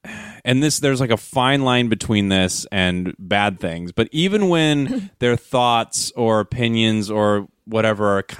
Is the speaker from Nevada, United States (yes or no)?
yes; Las Vegas, Nevada, United States; moved away as an adult; also born or lived in Portland / California; now in Los Angeles, United States; Yeah, I was born in Portland, Oregon. Lived a little bit of my life in Northern California, or mid-California, I don't know. And then I lived almost my entire life in Las Vegas before moving out here to LA.